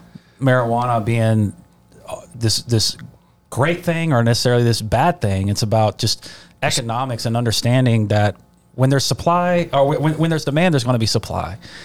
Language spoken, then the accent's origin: English; Ocean Springs, Mississippi, United States; Now, obviously, I'm from Ocean Springs, and Ocean still Springs isn't New Orleans.